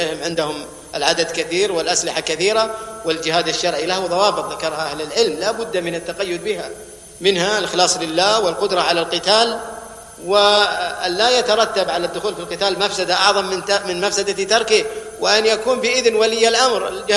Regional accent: Saudi Arabia; نستغرب في بلادنا السعوديه كيف يقومون بالتفجير الذي سمعتموه وشاهدتموه

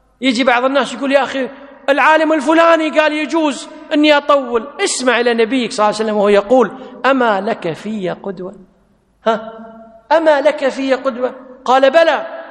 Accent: Kuwait; والحمد لله عندنا في الكويت أمر من الوزارة بأن المؤذنين يؤذنون للأذان الأول قبل الأذان الثاني بنصف ساعة

